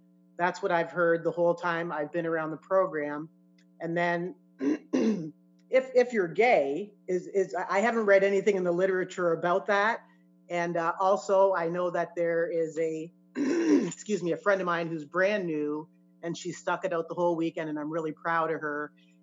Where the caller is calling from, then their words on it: Canada; I'm Zooming in from Canada.